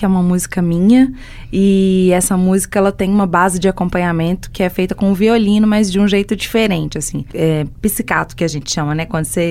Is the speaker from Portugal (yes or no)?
no; Sabará, Minas Gerais, Brazil; now in Belo Horizonte, Brazil; Eu sou de Sabará, nascida e criada. Moro aqui em BH há alguns quase 10 anos já. Vim para cá quando eu fui estudar educação musical na UENG